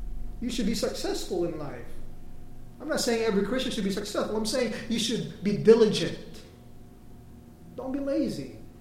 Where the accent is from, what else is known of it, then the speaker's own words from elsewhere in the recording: Philippines; Asian cultures are worse, too. I can say that as a Filipino.